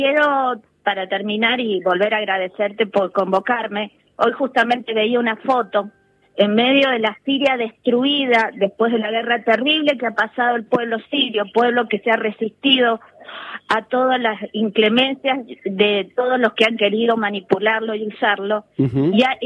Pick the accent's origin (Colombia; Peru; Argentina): Argentina; Y yo le explico que soy de Argentina.